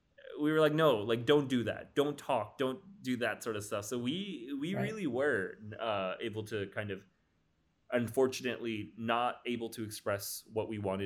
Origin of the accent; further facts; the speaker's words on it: Arab, Alabama, United States; I was born and brought up in Arab, Alabama, a town that, according to the 2011 census, had 4,595 people, out of which 99% were white Anglos, Anglophone Protestants, right?